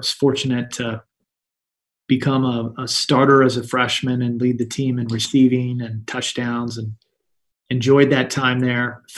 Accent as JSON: {"language": "English", "town": "Indianapolis", "region": "Indiana", "country": "United States", "tie": "born or raised there", "said": "I was born and raised in Indianapolis, so I'm a local product."}